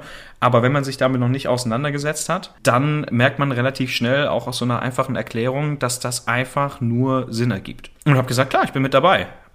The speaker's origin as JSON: {"language": "German", "country": "Italy", "said": "komme letztendlich ganz klassisch als Italiener natürlich auch aus so einer kleinen Kleinunternehmerfamilie"}